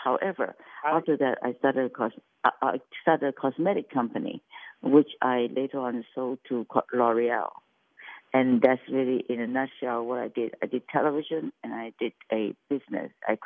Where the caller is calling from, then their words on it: Manila, Metro Manila, Philippines; No, I'm calling you from Manila.